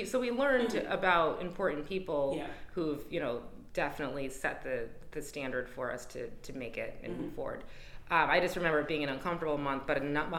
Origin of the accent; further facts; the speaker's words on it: Colonie, New York, United States; Well, I remember, growing up in Colony, but coming in every Saturday to church and walking to Washington Park because it's right near the church.